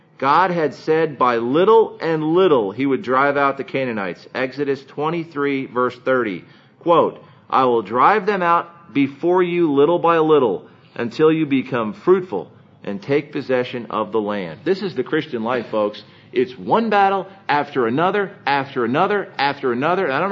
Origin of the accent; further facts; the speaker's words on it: Pennsylvania, United States; I grew up near Gettysburg, and that's the bloodiest battle that the Civil War had